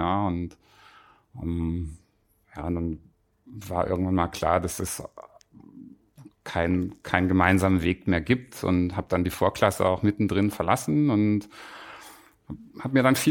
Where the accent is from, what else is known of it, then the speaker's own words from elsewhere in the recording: Geneva, Switzerland; ich bin halt in Genf groß geworden als Kind.